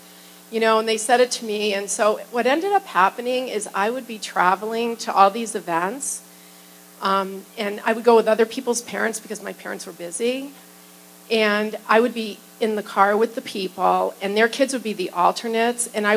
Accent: Washington, District of Columbia, United States; Well, I grew up in Washington, D.C., for the first till sixth grade.

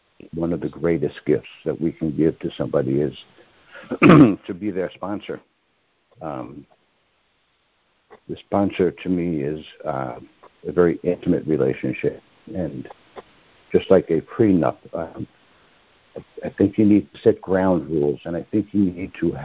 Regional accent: New York, United States; I'm from New York, New York.

